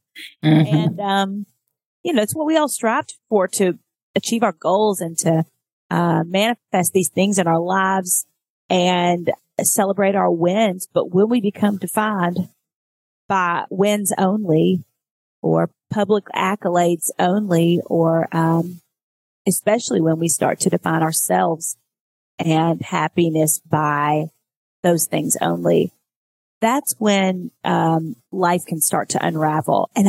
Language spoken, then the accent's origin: English; Kentucky, United States; So I leave this tiny town and then I'm on national TV doing Miss America and I'm Miss Kentucky